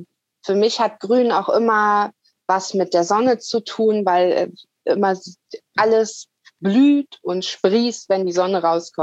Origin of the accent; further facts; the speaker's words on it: Lower Saxony, Germany; born there; Also Niedersachsen ist ja mein Geburtsort.